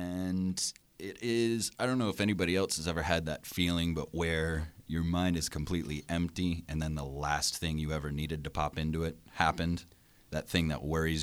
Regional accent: Annapolis, Maryland, United States; now in Pittsburgh, United States; I am not. I'm from the Annapolis area in Maryland.

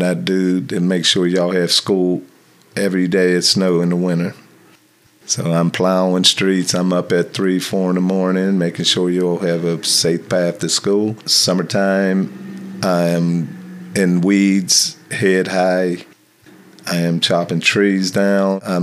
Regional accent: Homestead, Florida, United States; also born or lived in California; I was born and raised in Homestead. Left between military, just venturing out on my own, California, a couple other places, other cities, and just ventured back to Homestead.

